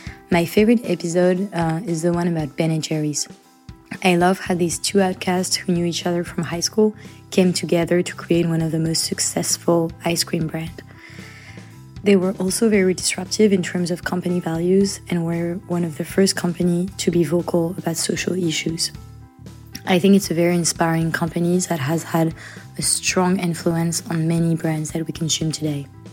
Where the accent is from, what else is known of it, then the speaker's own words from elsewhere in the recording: Paris, Île-de-France, France; English is a second language; and I'm from Paris, France.